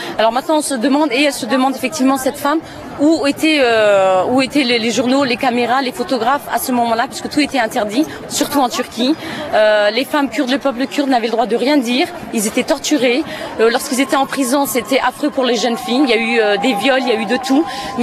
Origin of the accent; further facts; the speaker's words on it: Grand Est, France; Nous venons de France. Hein. Nous venons de France, dans la région de Moselle et d'Alsace.